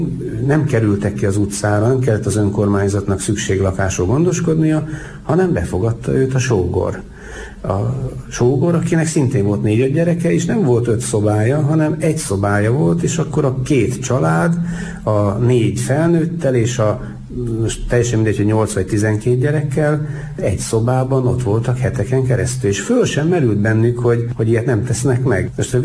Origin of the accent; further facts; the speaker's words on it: Karcag, Jász-Nagykun-Szolnok, Hungary; Én szerettem a paraszt embereket, én karcagi származású vagyok.